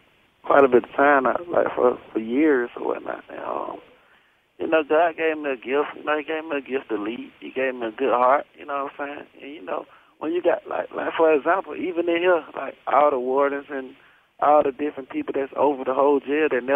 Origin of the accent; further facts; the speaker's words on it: Atlanta, Georgia, United States; I'm an original Atlanta kid. You know what I'm saying? I was born in Grady Memorial Hospital. I'm from a neighborhood called The Bluff, when The Bluff was The Bluff.